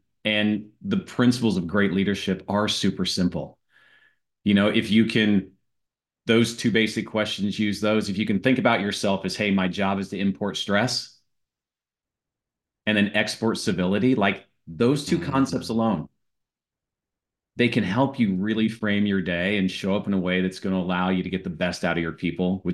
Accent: Missouri, United States; So I grew up in Southern Missouri in the Ozark Mountains

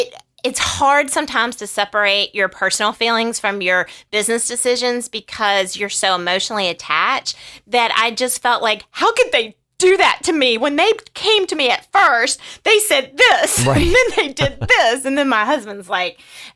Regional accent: the South, United States; accent: Southern; Hope my Southern accent did not just ruin that.

